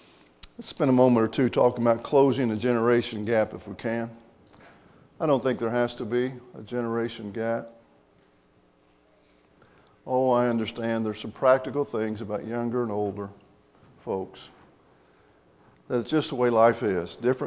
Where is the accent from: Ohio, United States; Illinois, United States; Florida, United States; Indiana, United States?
Indiana, United States; Williams; I'll just tell you my own experience growing up in Williams, Indiana.